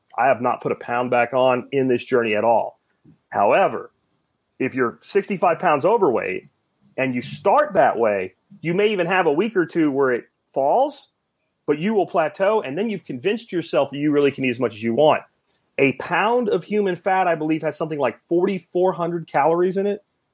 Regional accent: Pennsylvania, United States; Where I grew up in Pennsylvania, you could almost like just take the corn and throw it in a place, and then there would be corn.

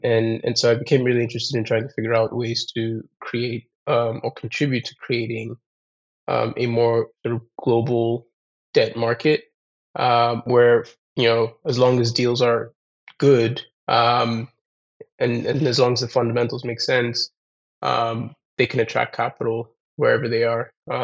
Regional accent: Nigeria; moved away as an adult; I grew up in Nigeria and came to the US for college

